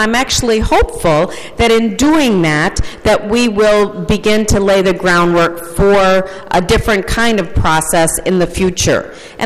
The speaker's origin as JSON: {"language": "English", "region": "Minnesota", "country": "United States", "said": "and I am proud as a Minnesotan that we're a nonprofit state"}